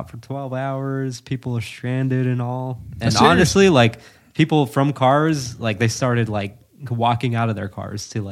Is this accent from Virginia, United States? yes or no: yes; Virginia, United States; I hate to say that about my home state.